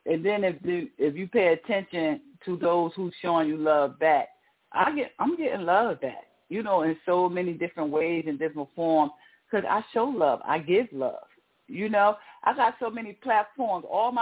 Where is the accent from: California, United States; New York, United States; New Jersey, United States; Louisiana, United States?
New Jersey, United States; Newark; born and raised in Newark, New Jersey.